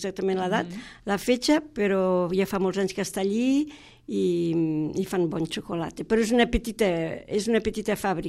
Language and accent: Catalan; Catalonia, Spain; also born or lived in Switzerland; jo sóc catalana, sóc de la Cala